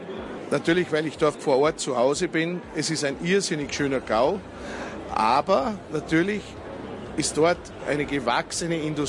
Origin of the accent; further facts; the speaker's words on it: Krispl, Salzburg, Austria; Ja, natürlich bin ich am liebsten in Grispelgeisau in meiner Heimatgemeinde.